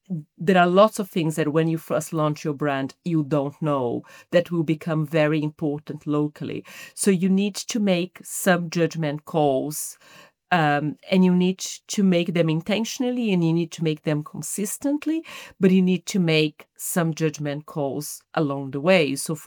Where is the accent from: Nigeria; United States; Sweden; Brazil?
Brazil; English is a second language; now in United Kingdom; As you can pick up from the accent, I'm not a native English speaker. I'm originally from Brazil.